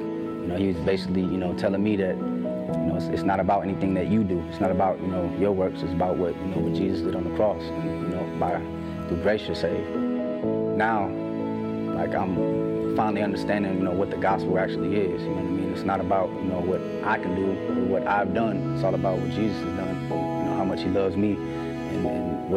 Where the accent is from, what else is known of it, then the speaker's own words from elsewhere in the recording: Pontiac, Michigan, United States; moved away; I'm originally from Michigan. I moved here about 4 years ago. I grew up in a city called Pontiac. It's right outside of Detroit.